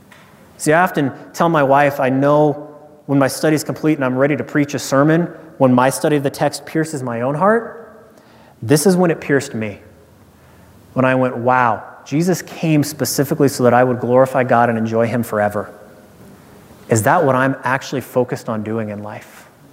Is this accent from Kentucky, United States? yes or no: no; Nebraska, United States; And I'm a bumpkin from Nebraska who just got there.